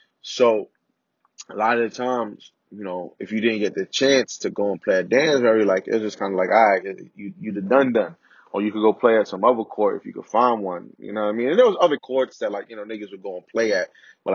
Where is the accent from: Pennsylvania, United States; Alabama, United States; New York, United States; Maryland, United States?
New York, United States; Bronx; growing up in the Bronx and at this time, you know, in like the 90s.